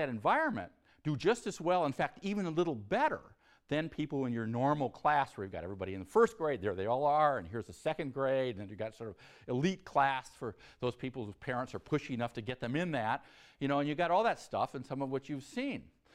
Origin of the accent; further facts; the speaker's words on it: Oregon, United States; or from Oregon, where I'm from Eastern Oregon, or from Wyoming